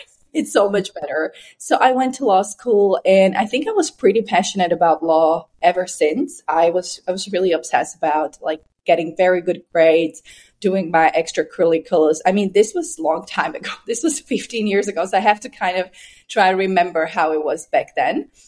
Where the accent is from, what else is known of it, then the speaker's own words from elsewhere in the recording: Slovakia; Basically, I grew up in Slovakia, which is in the middle of Europe, and that's where I became a lawyer.